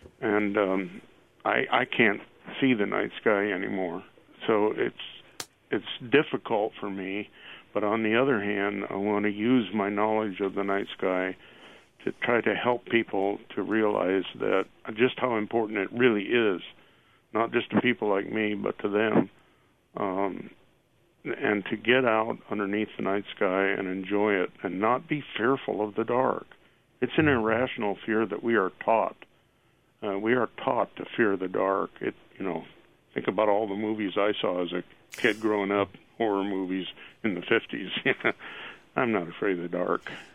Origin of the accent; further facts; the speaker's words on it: Mason City, Iowa, United States; And I've been fortunate in my life that I grew up in Mason City, northern Iowa, and I became interested in stargazing early on.